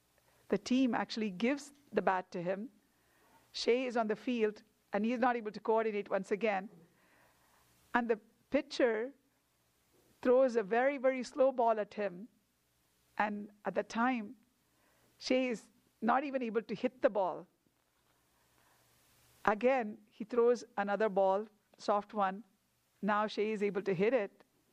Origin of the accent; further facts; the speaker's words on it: South India, India; first language Tamil; But I speak the national language, that is Hindi, and I speak Tamil, that is my mother tongue. That's from the south.